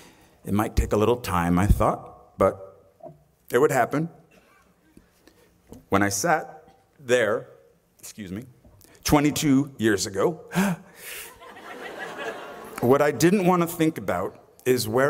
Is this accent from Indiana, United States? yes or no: no; New Jersey, United States; Now, I was a kid from New Jersey who went to an all-boys Catholic high school.